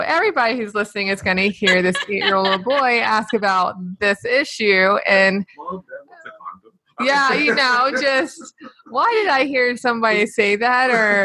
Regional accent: Palm Beach, Florida, United States; moved away; also born or lived in Georgia / Tennessee; I grew up in Palm Beach, Florida. And when I moved from Florida, you know, I was living in Georgia where Devin's family is. And then from there, we went to Tennessee.

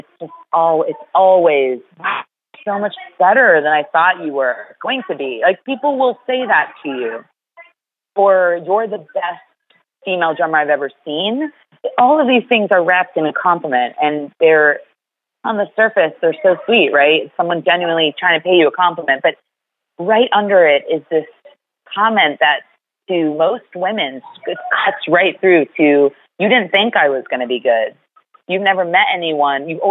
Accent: New York City, New York, United States; we're from New York City. We toured from New York to here.

